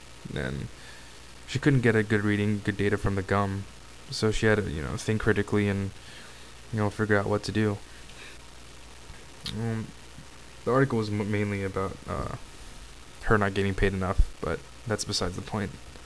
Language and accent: English; Heidelberg, Baden-Württemberg, Germany; I'm from Heidelberg, Germany. I lived half my life in Germany. My dad is in the army. He was stationed in Germany and he met my mom there.